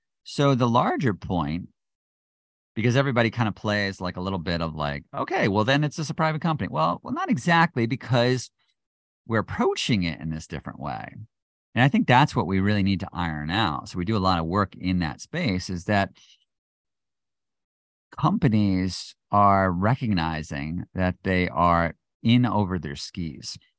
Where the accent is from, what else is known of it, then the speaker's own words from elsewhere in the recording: United States; we still view it as this, like, especially as an American, like, wait a minute, this is my free expression.